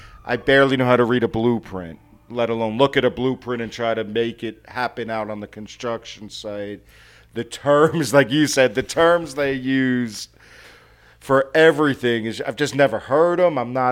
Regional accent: New Jersey, United States; now in Wichita, United States; So I grew up in North Jersey, New Jersey. I'm sure some people could pick up on my accent when I talk, especially here in Wichita.

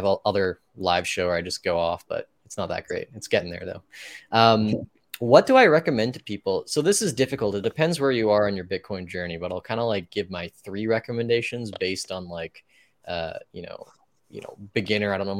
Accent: Canada; I watch American politics as a Canadian.

